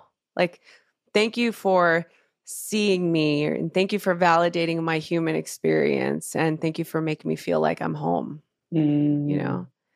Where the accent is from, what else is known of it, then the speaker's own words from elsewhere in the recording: Los Angeles, California, United States; I grew up in East LA.